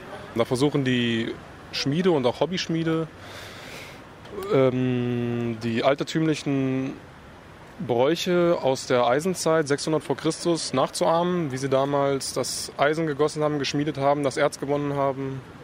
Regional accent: Kassel, Hesse, Germany; Wir kommen aus Kassel und wollen jetzt nach Italien.

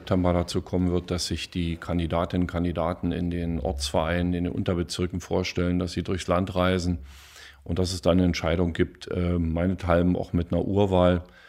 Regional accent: Brandenburg, Germany; Wir haben als Brandenburger, und da bin ich auch stolz drauf, dafür gesorgt

